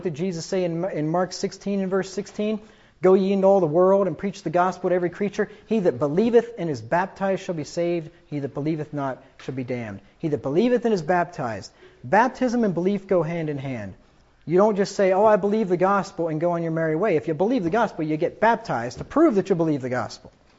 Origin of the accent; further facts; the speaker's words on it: England, United Kingdom; I'm an Englishman.